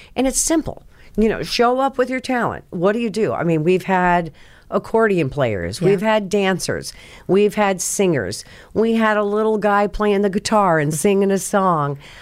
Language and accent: English; Iowa, United States; Even though I'm from Iowa, I got to milk a cow.